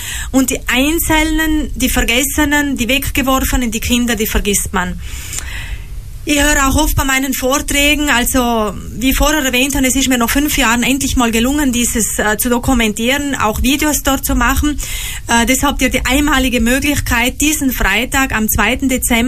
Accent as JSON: {"language": "German", "region": "Trentino-Alto Adige", "country": "Italy", "said": "Auch bei uns in Südtirol gibt es Menschen, die es durch ein Schicksal, durch einen Krankheitsfall und so weiter, die es wirklich schleudert, die ungewollt in eine Not schlittern."}